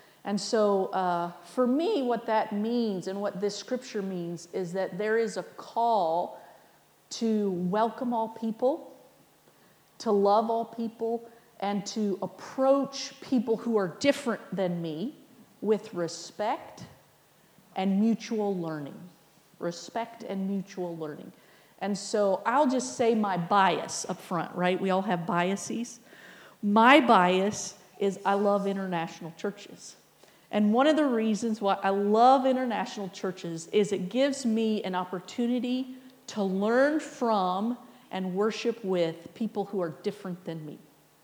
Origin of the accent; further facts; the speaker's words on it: United States; I'm American. That's my background.